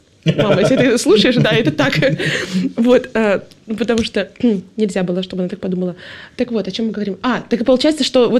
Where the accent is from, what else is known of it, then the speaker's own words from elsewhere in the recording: Saint Petersburg, Russia; Да, очень странно, но я из Питера. Большинство в Питере не из Питера, но как-то так сложилось, что я из Питера. Вот, значит, я родилась в семье верующих родителей, в семье баптистов.